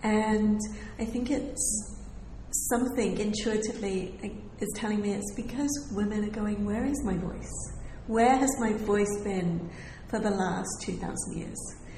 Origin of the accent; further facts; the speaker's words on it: London, United Kingdom; growing up in London, I had access to art. Even growing up in, you know, with a... I grew up in a slum. You know, I lived in a slum.